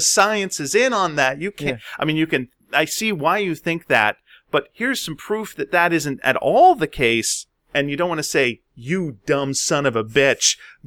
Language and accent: English; Canada; You know, being a Canadian, we always have to mention if someone is Canadian.